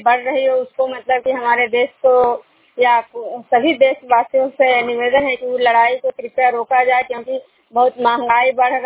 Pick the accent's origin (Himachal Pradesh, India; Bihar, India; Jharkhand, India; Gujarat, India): Bihar, India; Bishnupur; मैं बिष्णुपुर ग्राम पंचायत नालंदा जिला नगर प्रखंड के निवासी हूँ।